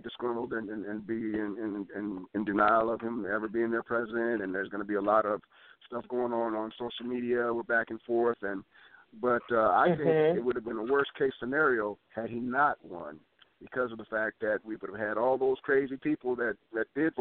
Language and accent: English; United States; I feel so fortunate to be born as an American and in the United States.